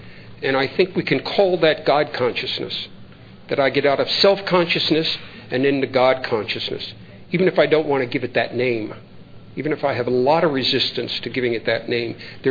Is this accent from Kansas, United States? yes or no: no; New York, United States; I'm a New Yorker. I'll do everything quick.